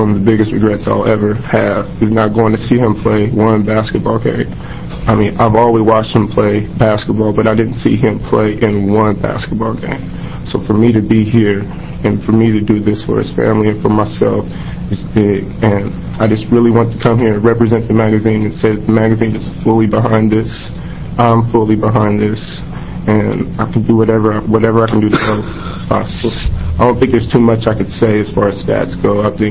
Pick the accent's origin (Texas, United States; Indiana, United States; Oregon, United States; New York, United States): Oregon, United States; Portland; I'm from Portland, Oregon.